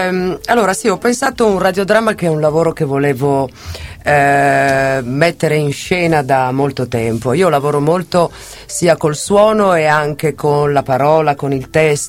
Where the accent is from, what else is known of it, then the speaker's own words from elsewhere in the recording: Milan, Lombardy, Italy; e io sono milanese, vivo a Milano